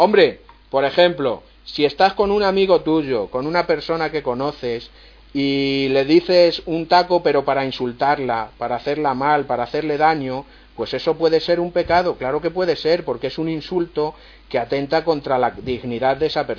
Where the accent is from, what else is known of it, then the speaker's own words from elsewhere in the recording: Italy; aunque yo soy de Italia, mi madre era española, y ella fue la que me enseñó a hablar